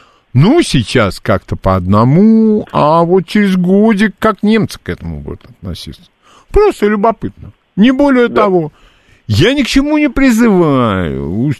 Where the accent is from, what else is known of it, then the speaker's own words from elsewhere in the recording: Moscow, Russia; Я москвич, да, потому да, что да. Я живу в Москве, потому что папа у меня, папа, он из-под Полтавы